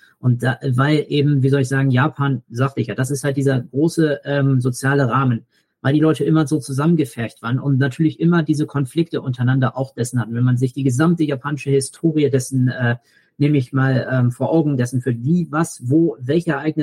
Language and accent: German; Germany; das kann man auch auf uns Deutsche dessen ummünzen, weiter und so fort, dass wir uns fragen, ja, was macht uns zu Deutschen sozusagen?